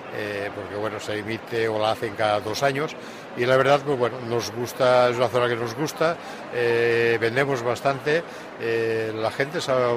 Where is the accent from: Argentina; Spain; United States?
Spain; Catalonia; Pues nosotros venimos del sur de Tarragona.